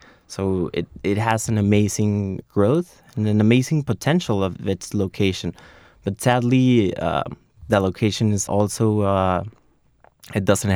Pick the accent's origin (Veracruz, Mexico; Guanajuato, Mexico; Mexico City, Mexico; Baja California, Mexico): Baja California, Mexico; Tijuana; So growing up in Tijuana and seeing how it evolved through the years